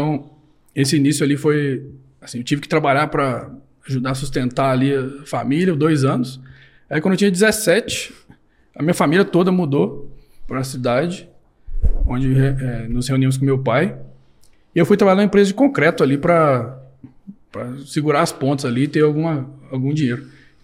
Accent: Rio de Janeiro, Brazil; no noroeste do Rio de Janeiro, né? Perto da divisa com Minas Gerais e Espírito Santo. Por isso que eu não tenho sotaque de carioca. Então, eu cresci lá

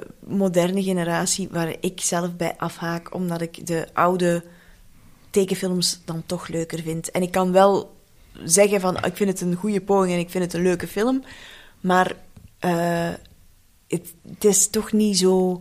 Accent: Netherlands; Helaas, ik blijf een Hollander.

